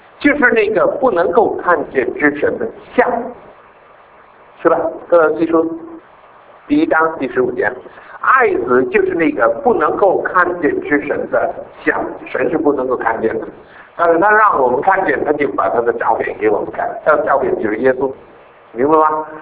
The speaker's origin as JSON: {"language": "Chinese", "country": "Hong Kong", "said": "我说我来自香港，我是一个中国人"}